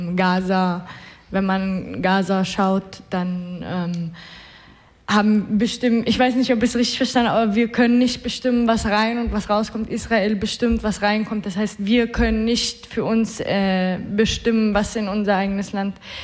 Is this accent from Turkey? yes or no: no; Syria; Mein Großvater ist 48 aus Palästina vertrieben nach Syrien. Und wir sind in Camps groß geworden